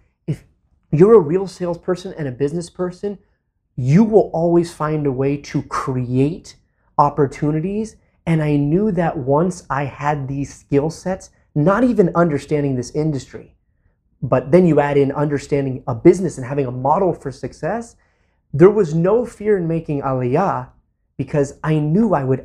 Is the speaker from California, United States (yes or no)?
yes; California, United States; I grew up in the Bay Area, in a small town with no movie theater, no mall, 27 parks, like a kibbutz.